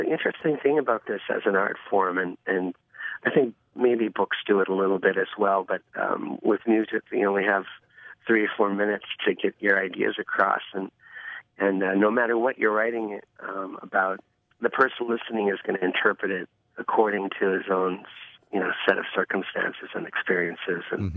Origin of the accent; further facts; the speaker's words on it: Maine, United States; It's about the size of the town that I grew up in Maine